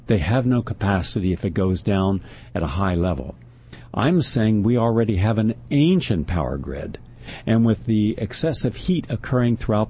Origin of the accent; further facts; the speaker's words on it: West Virginia, United States; So it's no different where I grew up in West Virginia, where everyone would sit around after dinner, smoke cigarettes, drink coffee, have sugar, have a piece of cake